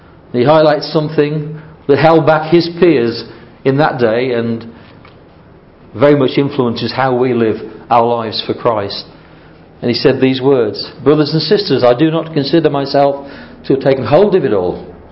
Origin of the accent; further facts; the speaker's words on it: Rugeley, West Midlands, United Kingdom; my hometown of Rugeley, in England, in Staffordshire.